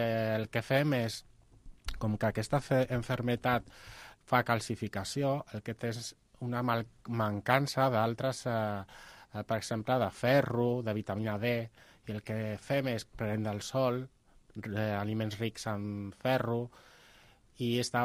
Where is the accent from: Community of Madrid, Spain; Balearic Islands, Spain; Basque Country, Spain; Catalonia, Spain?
Community of Madrid, Spain; Madrid; Nosaltres som de Madrid